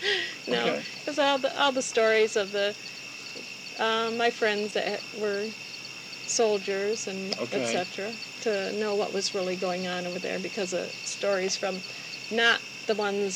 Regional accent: Aurora, Illinois, United States; born there; Well, I was born in Aurora, Illinois, while my father was going to Evangelical Theological Seminary.

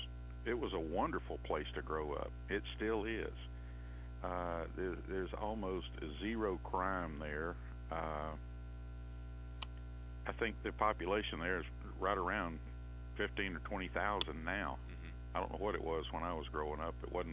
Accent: Ozark, Alabama, United States; I grew up in Ozark.

